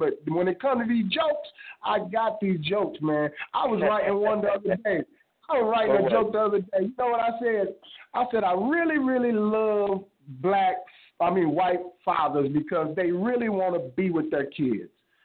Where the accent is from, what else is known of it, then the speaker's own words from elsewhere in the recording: Atlanta, Georgia, United States; now in Los Angeles, United States; Which, I'm from Atlanta. I didn't move to L.A. to be called Compton.